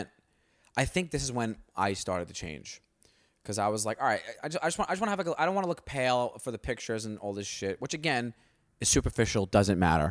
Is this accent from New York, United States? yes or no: yes; Staten Island, New York, United States; Growing up on Staten Island, you know, you got to realize something.